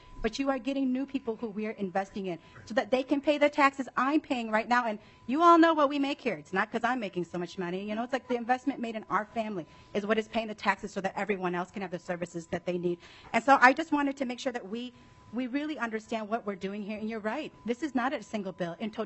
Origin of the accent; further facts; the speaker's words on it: Wisconsin, United States; I came from Wisconsin, and yes, when I came from Wisconsin as a fresh college student